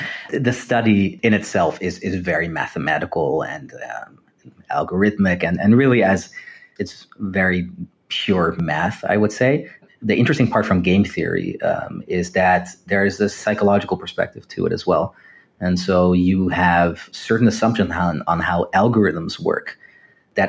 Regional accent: Amsterdam, North Holland, Netherlands; So I grew up in Amsterdam, in the Netherlands, as a U.S. citizen and as a Dutch citizen.

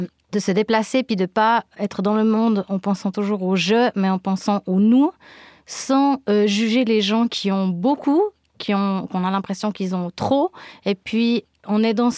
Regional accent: Payerne, Vaud, Switzerland; où on s'est rapproché de Payerne. Moi je viens de Payerne en fait, mais j'ai navigué un petit peu dans la Broye fribourgeoise.

